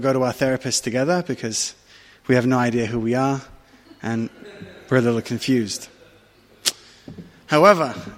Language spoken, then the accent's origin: English; England, United Kingdom; also born or lived in France; now in Israel; I am the son of a Scot and a Moroccan Jew. I was born here in Israel. I was raised in England and France.